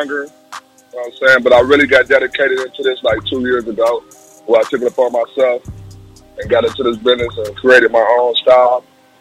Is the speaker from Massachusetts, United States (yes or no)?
no; Cleveland, Ohio, United States; I'm from Cleveland, Ohio. Represent the 216.